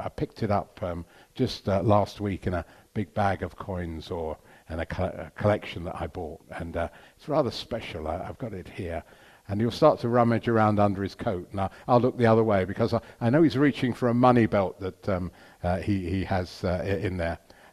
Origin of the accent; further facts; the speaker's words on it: Hemel Hempstead, East of England, United Kingdom; I've loved coins since I was a lad growing up in Hemel.